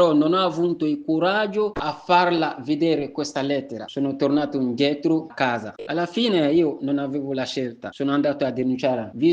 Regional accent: Côte d’Ivoire; now in Italy; vengo dalla Costa d'Avorio e sono qui in Italia quasi 10 anni.

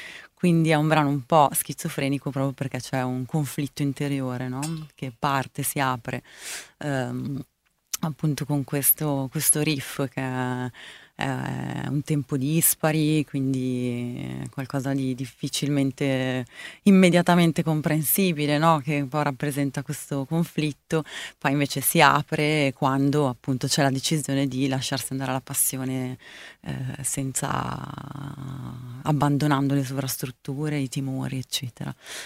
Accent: Milan, Lombardy, Italy; born there; non lo parlo perché sono nata a Milano. In casa mia si è sempre parlato italiano perché i due dialetti non corrispondevano e quindi non so nessuno dei dialetti di origine.

